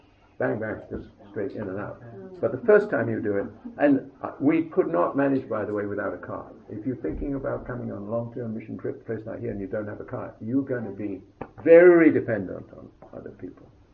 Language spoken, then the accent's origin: English; Canada; As a Canadian, the world's greatest insurance country